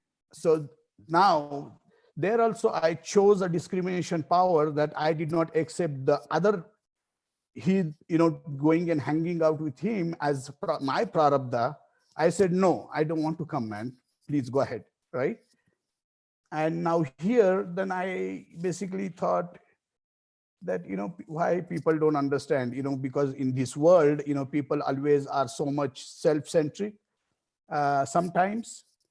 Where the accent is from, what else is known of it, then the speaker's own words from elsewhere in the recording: Denver, Colorado, United States; I'm from Denver, by the way.